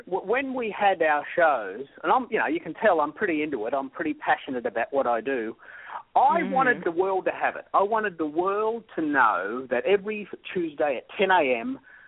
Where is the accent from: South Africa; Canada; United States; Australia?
Australia; I'm an Aussie who teaches Twitter to the world.